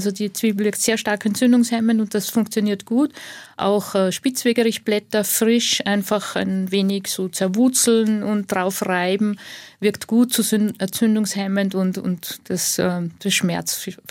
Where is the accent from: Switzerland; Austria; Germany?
Austria; Salzburg; Also da, wo ich herkomme, in Pinzgau, sagt man, bei einer Hochzeit wird dem Bräutigam Rosmarin angesteckt